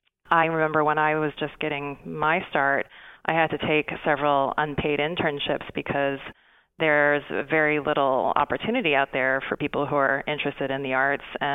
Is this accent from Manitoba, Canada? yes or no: no; Vancouver, British Columbia, Canada; I grew up in Vancouver, Canada.